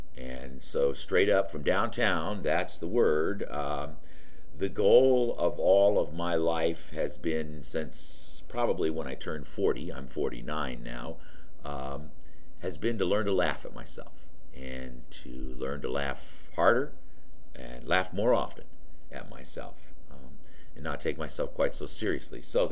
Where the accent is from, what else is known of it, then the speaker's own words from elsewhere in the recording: Santa Monica, California, United States; born there; I was born in Santa Monica, California.